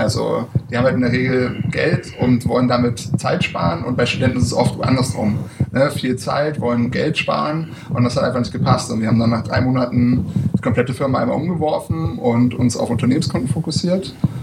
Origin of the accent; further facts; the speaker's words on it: Berlin, Germany; Also ich bin in Berlin geboren, also ich bin gebürtiger Berliner, immer noch hier.